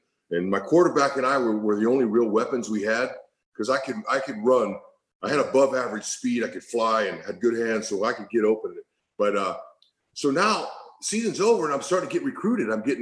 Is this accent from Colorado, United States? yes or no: no; California, United States; I'm from California, young kid, I didn't know anything.